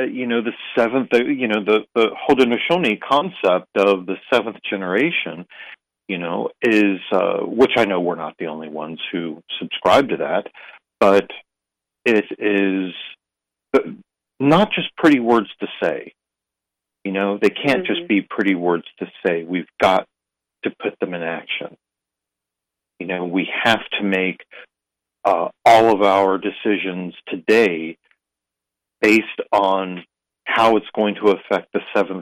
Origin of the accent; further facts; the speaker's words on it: North Carolina, United States; I am Tuscarora from the Tuscarora Nation of North Carolina, and I'm Bear Clan.